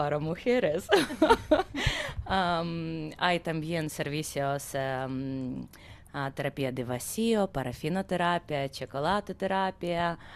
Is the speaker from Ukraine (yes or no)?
yes; Ukraine; Spanish is a second language; now in Spain; La verdad que llegué aquí en España dos años hace y no hablaba castellano. Llegué aquí solo con una maleta y con mi hijo. No sabía qué hacer, vivir aquí, construir mi futuro aquí o volver a Ucrania.